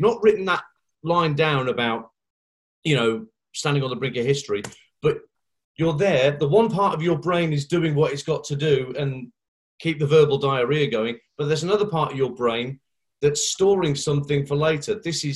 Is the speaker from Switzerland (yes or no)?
no; Solihull, West Midlands, United Kingdom; It was Star Soccer, where we grew up in Birmingham, in Solihull.